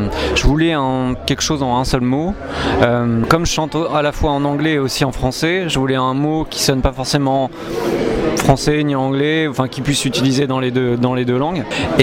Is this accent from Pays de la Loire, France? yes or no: no; Angoulême, Nouvelle-Aquitaine, France; now in Tours, France; Alors, je suis originaire d'Angoulême. Voilà. Là, j'habite à Tours, mais depuis 8 ans. Mais à la base, je suis plutôt de Charente, d'Angoulême.